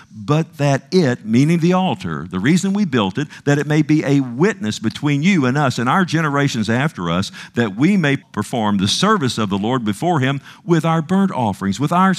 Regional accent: Texas, United States; Nothing wrong with that. I'm from Texas.

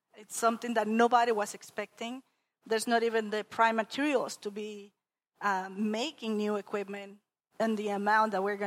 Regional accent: Panama; now in United States; I came from Panama

